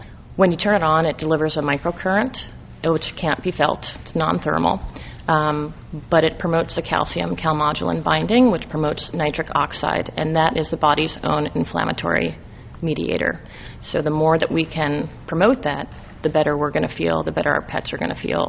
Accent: New York, United States; Hi, I was born and raised in New York State, and my love of animals brought me to my career of veterinary medicine.

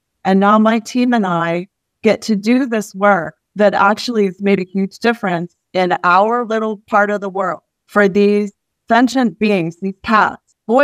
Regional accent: Cincinnati, Ohio, United States; also born or lived in Houston; I was born in Houston, but I was raised in the Cincinnati area.

